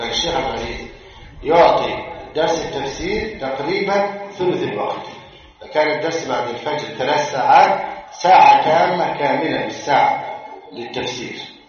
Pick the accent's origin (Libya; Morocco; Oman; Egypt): Egypt; في بلادنا مصر